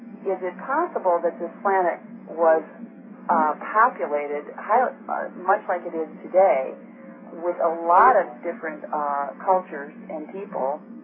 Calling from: Charlotte, North Carolina, United States; I'm calling from Charlotte.

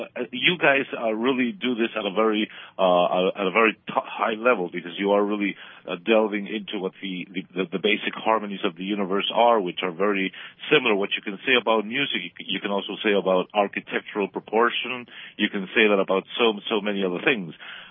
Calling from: Buenos Aires, Argentina; I'm bringing him from Argentina, which is very far away from America, from the capital city of Buenos Aires, where it's very cold right now here.

